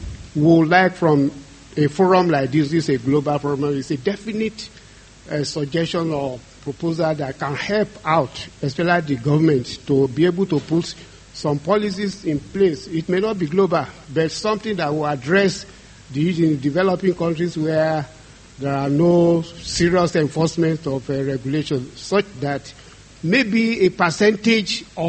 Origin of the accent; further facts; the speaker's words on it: Nigeria; I'm from Nigeria.